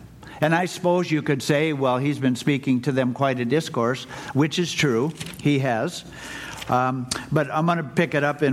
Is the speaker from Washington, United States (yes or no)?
no; Minnesota, United States; And at the time, we were living up in northern Minnesota, my hometown, and we were burning firewood, lots of it.